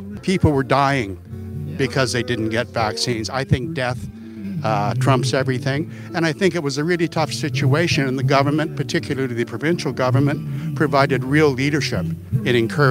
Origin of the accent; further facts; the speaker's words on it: Canada; I'm a Canadian, and, you know, it takes a lot to get us angry.